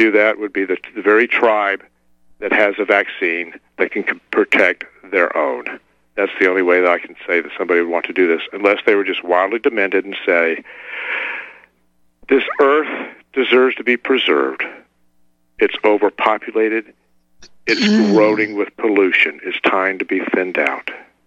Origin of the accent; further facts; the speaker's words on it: Atlanta, Georgia, United States; born or raised there